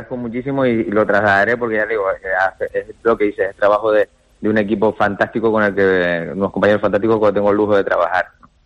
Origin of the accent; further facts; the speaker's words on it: Canary Islands, Spain; está genial vivir en Canarias, yo soy canario y soy súper feliz de vivir aquí